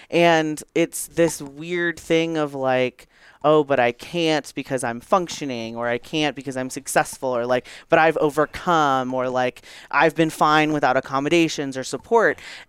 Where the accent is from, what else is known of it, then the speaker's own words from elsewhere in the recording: Texas, United States; My family is Indian and I grew up in Texas.